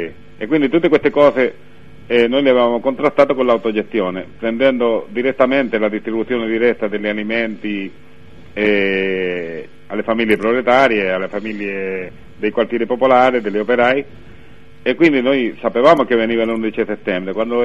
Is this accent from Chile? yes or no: yes; Santiago, Santiago Metropolitan Region, Chile; Io sono nato a Santiago, sono sempre vissuto a Santiago